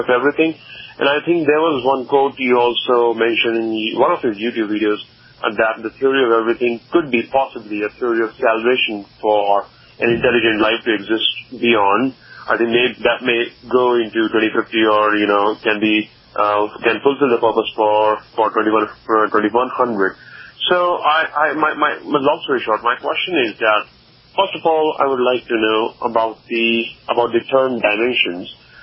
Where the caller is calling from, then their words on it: Texas, United States; I'm calling from Texas